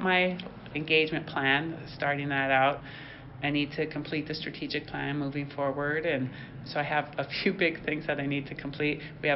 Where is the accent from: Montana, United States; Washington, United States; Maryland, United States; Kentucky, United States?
Montana, United States; So, I mean, I often say my story takes me from Head Start to Harvard, from growing up on the Blackfeet Indian Reservation to now leading a high-performing urban district.